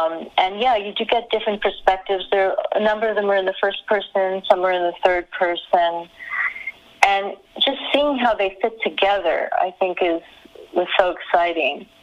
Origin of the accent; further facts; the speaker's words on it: New York, United States; I'm from New York originally